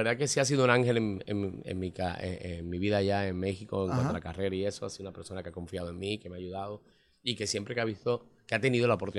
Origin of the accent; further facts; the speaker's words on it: Puerto Rico; yo vengo de Puerto Rico, tengo mi material